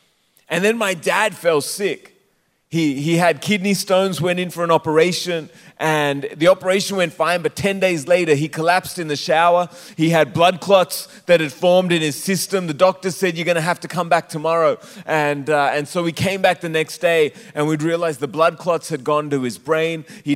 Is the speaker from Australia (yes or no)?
yes; Australia; also born or lived in Sri Lanka; I was born in Sri Lanka, but as you can maybe tell from my accent, I grew up in Australia, and I only speak one language, and that is Australian.